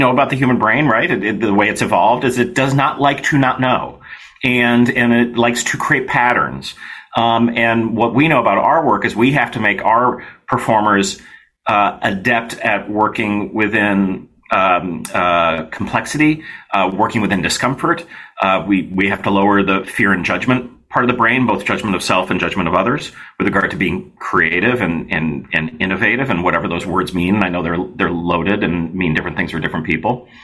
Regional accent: United States; I remember my dad was in media, and I grew up here in the States

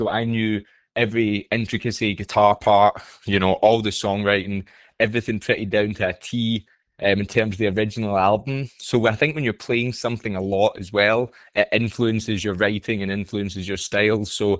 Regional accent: Queensland, Australia; me personally, I grew up in Queensland.

